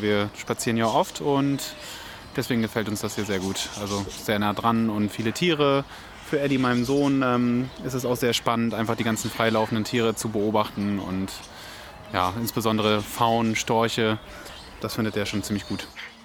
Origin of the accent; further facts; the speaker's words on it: Oldenburg, Lower Saxony, Germany; ich komme auch aus Oldenburg, habe auch an der Uni studiert und wir wohnen hier tatsächlich direkt neben dem Botanischen Garten.